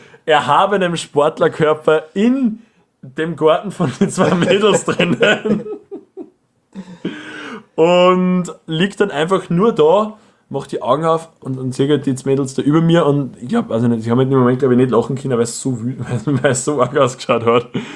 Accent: Austria; Weil ich bin Österreicher und ich fahre Ski, oder?

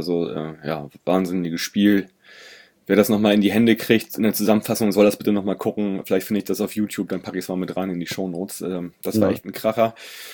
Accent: Hamburg, Germany; wenn ich als Hamburger nach Aue fahre

